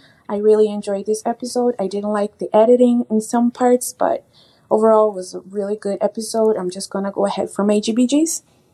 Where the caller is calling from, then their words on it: Brazil; I'm calling from Brazil.